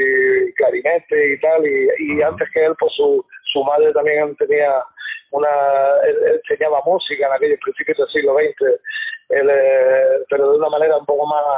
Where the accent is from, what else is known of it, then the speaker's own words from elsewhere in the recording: Canary Islands, Spain; Nosotros somos todos de Gran Canaria